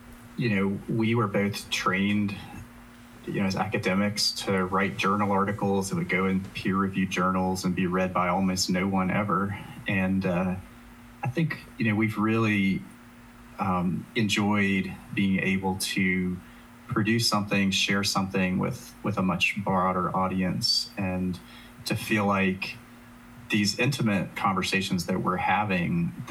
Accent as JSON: {"language": "English", "region": "Midwest", "country": "United States", "said": "as a Midwesterner, it's exciting to have a new sense of where we fit into the history of jazz music"}